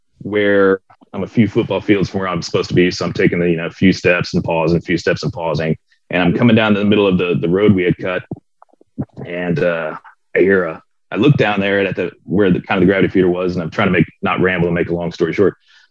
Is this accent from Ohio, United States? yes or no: no; Florida, United States; I grew up in Florida.